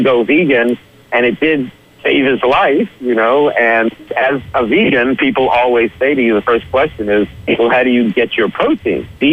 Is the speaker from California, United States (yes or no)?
no; New York City, New York, United States; I grew up in New York City, so I really didn't know the origins of meat, really.